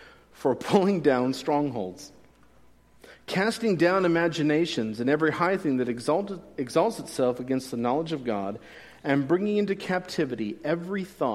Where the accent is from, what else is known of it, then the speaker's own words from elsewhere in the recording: Gilroy, California, United States; also born or lived in Hayward; I could have served in Gilroy, my hometown, or in Hayward, where I lived before I came here.